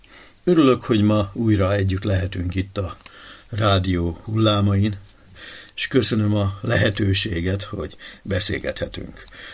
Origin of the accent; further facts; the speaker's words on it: Damascus, Damascus Governorate, Syria; Én ugyanis eredetileg Damaszkuszból származom